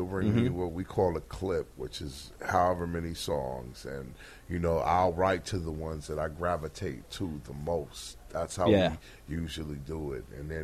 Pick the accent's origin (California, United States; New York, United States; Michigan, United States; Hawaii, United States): California, United States; I came to Sacramento from Southern California. He came there from Oakland.